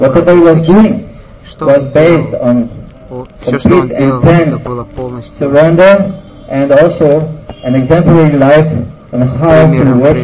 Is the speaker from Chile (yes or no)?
no; south of France, France; I am this person from South of France